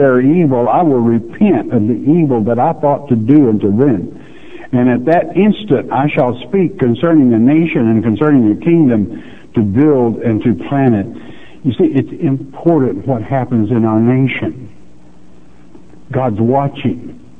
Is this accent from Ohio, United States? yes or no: no; Oklahoma, United States; I was born and raised down here in Tornado Alley in Oklahoma